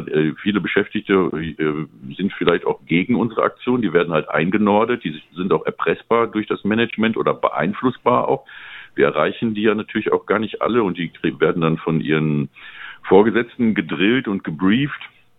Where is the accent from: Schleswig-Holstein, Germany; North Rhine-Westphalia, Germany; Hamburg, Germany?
North Rhine-Westphalia, Germany; Cologne; Wir kommen aus Köln.